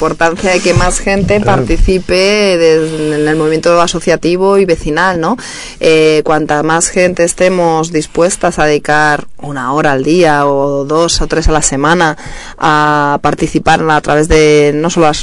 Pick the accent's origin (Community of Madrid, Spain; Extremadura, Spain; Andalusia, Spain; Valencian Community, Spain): Community of Madrid, Spain; Madrid; yo soy de Parque de Santa María, aunque yo siempre lo he llamado Hortaleza, ¿no? Yo soy de Hortaleza, aunque sea el distrito